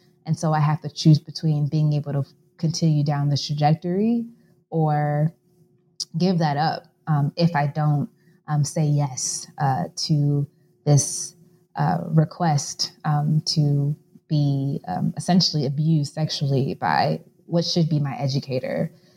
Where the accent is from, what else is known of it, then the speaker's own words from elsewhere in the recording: Chicago, Illinois, United States; It is in the U.S. I'm from Chicago.